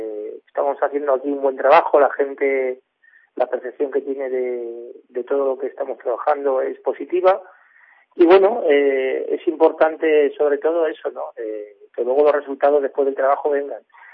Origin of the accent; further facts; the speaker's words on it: Humanes, Community of Madrid, Spain; mi infancia ha sido muy bonita, ¿no? Ha sido en Humanes. Yo, de los cuatro hermanos, fui el que nací concretamente en Humanes